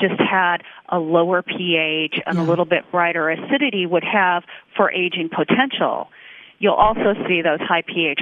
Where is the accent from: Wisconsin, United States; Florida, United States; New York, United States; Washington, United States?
Washington, United States; I think that the culture in which I grew up in Washington State